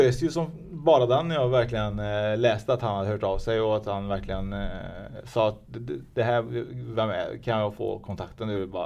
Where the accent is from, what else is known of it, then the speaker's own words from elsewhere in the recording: Vänersborg, Västra Götaland County, Sweden; Jag är född i Vänersborg, alltså Trollhättan.